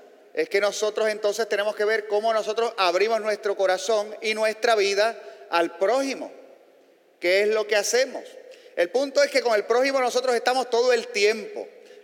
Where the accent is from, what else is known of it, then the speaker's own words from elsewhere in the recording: Carolina, Puerto Rico; Yo en mi niñez, aquí en Villa Carolina, la luz se iba con bastante frecuencia